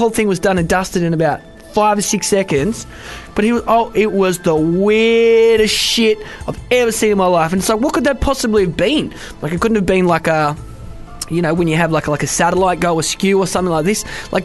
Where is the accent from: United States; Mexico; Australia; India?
Australia; when I was growing up in Australia, and at this point we did live in an area that was about an hour out of the city